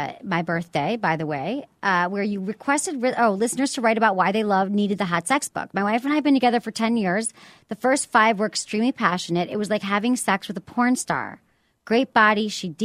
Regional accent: Michigan, United States; These people are all from Michigan. I'm from Michigan, too.

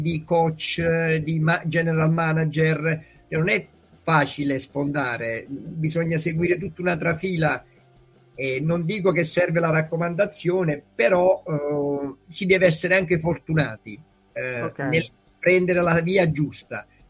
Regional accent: Ischia, Campania, Italy; io sono nato a Ischia, quindi io sono di Ischia.

